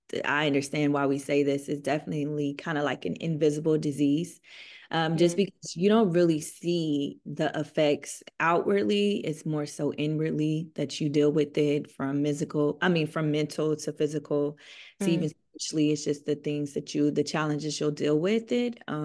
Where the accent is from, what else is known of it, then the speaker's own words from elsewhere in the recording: Nashville, Tennessee, United States; now in Atlanta, United States; I'm from Nashville, Tennessee, but I reside in Atlanta, Georgia.